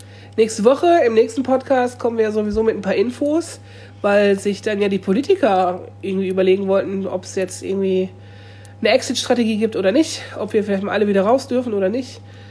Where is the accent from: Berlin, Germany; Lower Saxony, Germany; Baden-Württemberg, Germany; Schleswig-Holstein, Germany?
Lower Saxony, Germany; ich komme ja nicht von hier. Ich bin ja Niedersachse, ich bin hier.